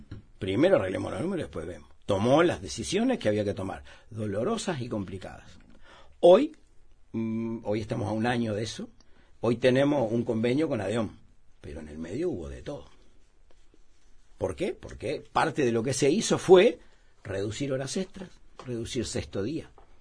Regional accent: Montevideo, Uruguay; somos muy los montevideanos somos muy del pedacito de vereda que vivimos nosotros acá.

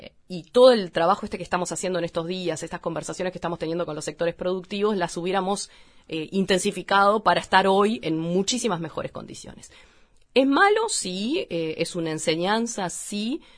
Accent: Uruguay; esto es algo que tenemos que asumir como uruguayos, como uruguayas

